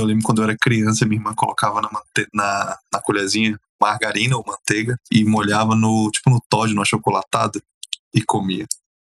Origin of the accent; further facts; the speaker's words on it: Minas Gerais, Brazil; Pô, eu sou mineiro, vou comer mineiro.